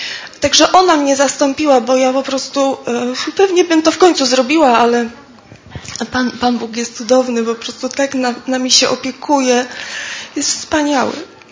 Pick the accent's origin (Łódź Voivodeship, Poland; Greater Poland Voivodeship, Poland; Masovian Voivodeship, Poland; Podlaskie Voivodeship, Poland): Greater Poland Voivodeship, Poland; Poznań; W Poznaniu to się działo, bo ja z Poznania jestem.